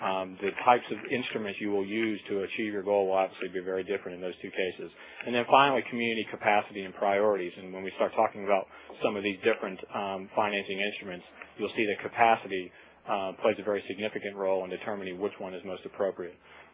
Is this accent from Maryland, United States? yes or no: yes; Maryland, United States; And in my home state of Maryland, it's, for example, an issue that is on the top of everybody's mind right now